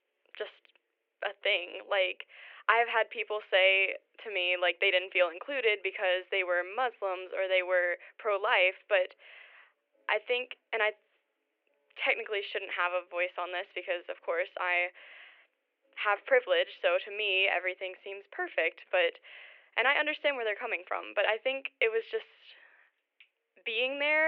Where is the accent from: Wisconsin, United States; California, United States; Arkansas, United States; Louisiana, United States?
Louisiana, United States; I'm originally from Louisiana, so it was like a 16-hour drive and completely different.